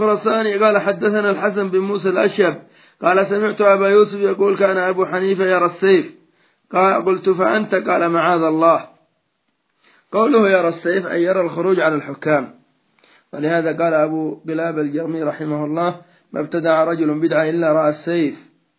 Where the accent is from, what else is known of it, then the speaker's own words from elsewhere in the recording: Yemen; وهكذا عندنا في اليمن حصل من الشر ما الله به عليم